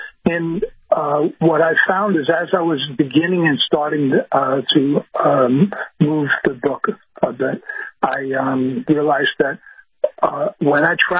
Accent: Bronx, New York, United States; I'm a kid from the Bronx, but I have learned a tremendous amount.

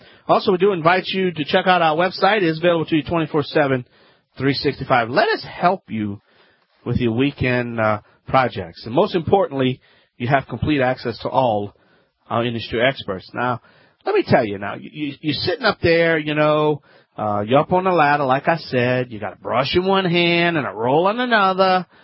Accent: Louisiana, United States; I'm the Cajun man from the Bayou Line, a licensed, tested contractor.

